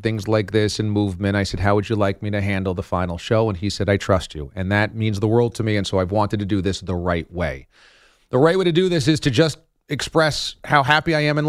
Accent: New York, United States; now in Boston, United States; But I always wanted to get back to New York, where is home.

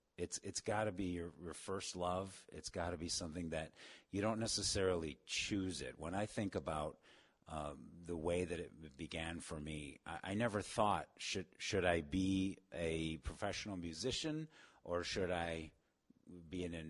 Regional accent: Cleveland, Ohio, United States; I grew up in Cleveland, and I started writing jingles in Cleveland

